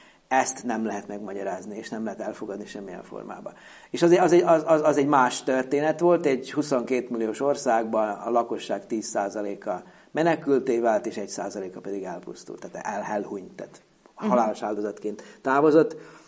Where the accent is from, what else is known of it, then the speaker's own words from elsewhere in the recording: Horgoš, Vojvodina, Serbia; moved away as an adult; also born or lived in Subotica; now in Szeged, Hungary; Hát a Vajdaságból. Vajdaságból. Egész konkrétan Horgosról, ami a Röszke-Horgos országhatárnak a déli oldalán. Ugye Szabadkán születtem